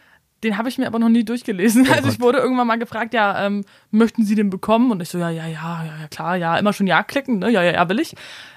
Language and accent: German; Switzerland; Ja, ich habe die doppelte Staatsbürgerschaft. Ich bin Schweizerin.